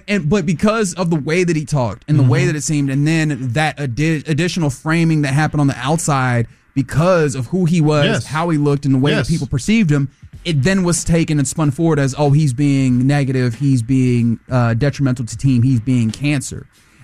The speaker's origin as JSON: {"language": "English", "country": "Nigeria", "said": "Brother, I'm a Nigerian man."}